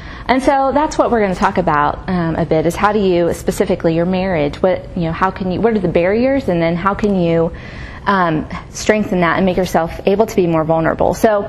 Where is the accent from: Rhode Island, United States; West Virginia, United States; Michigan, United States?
West Virginia, United States; So, I'm from West Virginia originally, so a little bit closer to Atlanta than Abilene. But I'm from West Virginia originally.